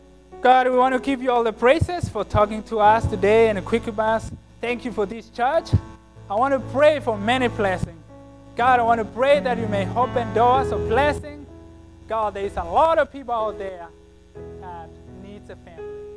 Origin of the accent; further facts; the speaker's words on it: Kenya; I'm a Kenyan boy. I have nothing to lose.